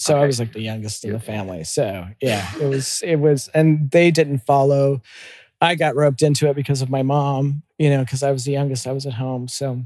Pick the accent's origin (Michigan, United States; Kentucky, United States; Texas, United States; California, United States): California, United States; Los Angeles; I grew up in Los Angeles.